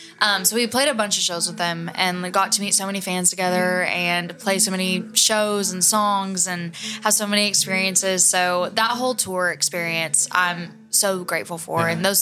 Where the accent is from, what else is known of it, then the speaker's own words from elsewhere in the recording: Rockwall, Texas, United States; I mean, Rockwall, Texas, it don't have like some stadium